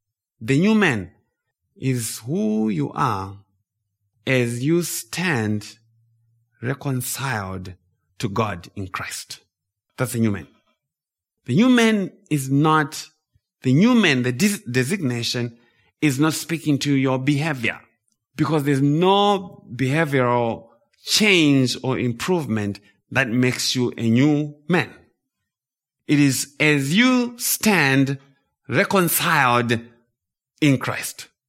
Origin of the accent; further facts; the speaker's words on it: Zimbabwe; now in United States; I was born and raised in Zimbabwe. So I grew up as a Zimbabwean citizen, but I became a permanent resident and then I became a US citizen.